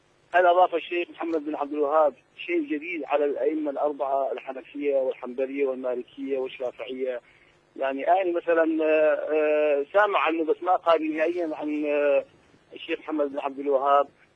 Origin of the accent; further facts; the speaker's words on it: Mosul, Nineveh, Iraq; أنا من الموصل